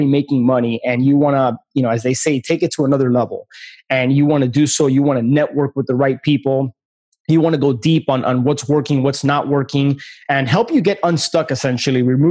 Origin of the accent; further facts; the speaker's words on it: Miami, Florida, United States; Being born and raised in Miami, my family and I have always visited and spent some time in the Florida Keys.